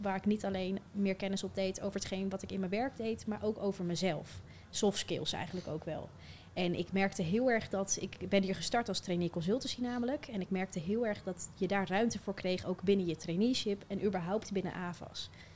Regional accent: Leusden, Utrecht, Netherlands; Ik ben geboren en getogen in Leusden.

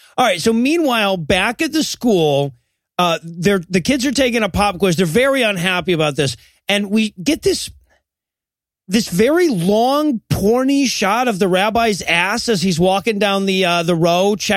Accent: Georgia, United States; I grew up in Georgia, but mitzvahs was never the last word.

